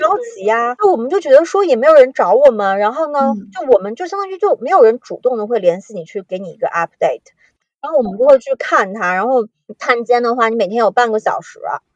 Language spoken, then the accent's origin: Chinese; China; 就是因为我们中国人养狗